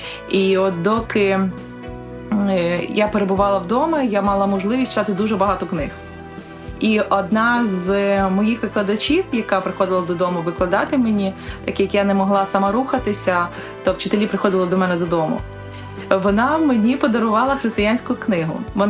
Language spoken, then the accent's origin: Ukrainian; Lutsk, Volyn Oblast, Ukraine; born there; Народилась я у місті Луцьку, Волинської області, в сім'ї католиків.